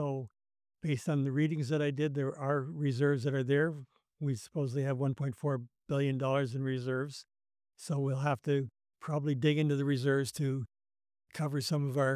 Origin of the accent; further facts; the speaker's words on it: Calgary, Alberta, Canada; moved away as an adult; now in Hamilton, Canada; I moved to Hamilton in 2021, and I came from Calgary, where I had spent 40 years there.